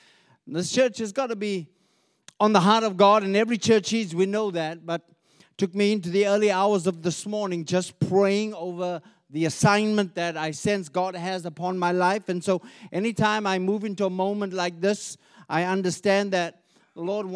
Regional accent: South Africa; now in Australia; I came over from South Africa

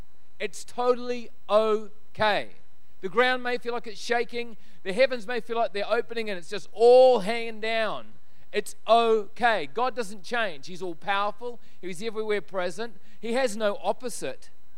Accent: New Zealand; now in Australia; I'm a Kiwi. I'm moving along. Anyway, but we've been in the country. Thank you, High Five. We've been in the country for 18 months.

